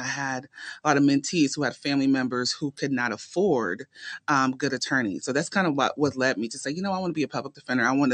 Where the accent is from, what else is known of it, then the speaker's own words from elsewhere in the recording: Columbus, Ohio, United States; also born or lived in Nigeria; I am from Columbus, Ohio. Actually, I was born in Nigeria. Wow. But I grew up in Columbus, Ohio.